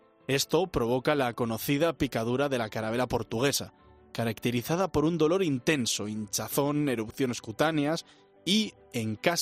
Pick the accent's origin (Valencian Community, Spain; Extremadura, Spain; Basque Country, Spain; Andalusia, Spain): Basque Country, Spain; Bilbao; Por ejemplo, en mi tierra, en Bilbao, este verano se han producido varios avistamientos